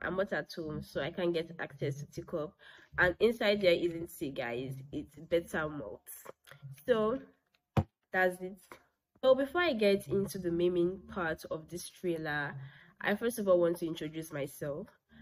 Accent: Nigeria; So anyway, I'm 21 years old. I'm from Nigeria, and I live in Nigeria.

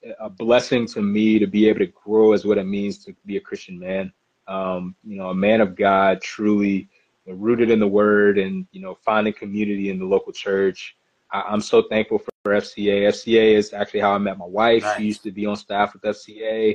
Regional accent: South Carolina, United States; everybody knows I grew up in South Carolina

